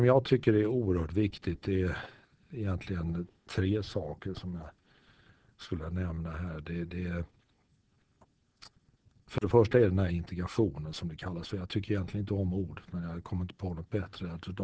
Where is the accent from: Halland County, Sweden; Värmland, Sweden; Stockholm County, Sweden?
Stockholm County, Sweden; Stockholm; jag är född i Stockholm. Bodde mina 10 första år i Stockholm och uppenbarligen så är det så att språket formas under de här 10 första åren.